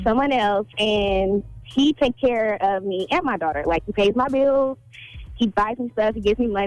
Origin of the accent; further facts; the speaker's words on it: Atlanta, Georgia, United States; No, I'm from Atlanta.